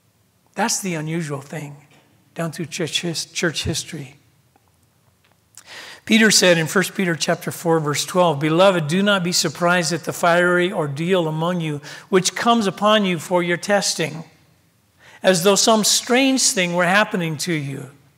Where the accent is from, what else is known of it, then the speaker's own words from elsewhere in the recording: Grenada; I'm from Grenada.